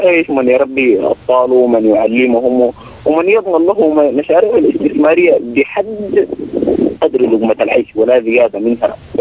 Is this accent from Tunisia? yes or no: no; Sudan; now in Libya